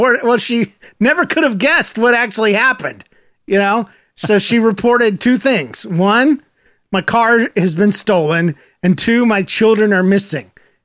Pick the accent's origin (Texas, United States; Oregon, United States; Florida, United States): Florida, United States; Gainesville; Yes, Gainesville.